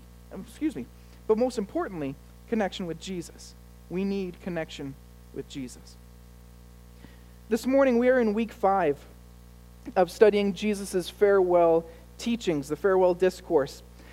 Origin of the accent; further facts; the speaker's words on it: Ottawa, Ontario, Canada; Where are you from? I'm from Ottawa.